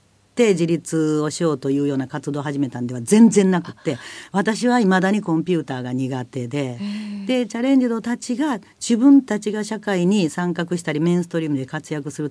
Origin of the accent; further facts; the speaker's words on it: Kansai, Japan; accent: Kansai; 関西弁で